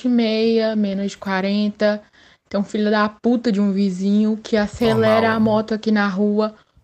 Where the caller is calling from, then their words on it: Minas Gerais, Brazil; eu sou aqui de Minas Gerais.